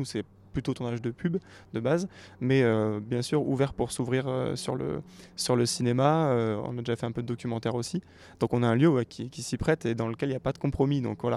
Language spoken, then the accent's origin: French; Amiens, Hauts-de-France, France; moi je suis de Amiens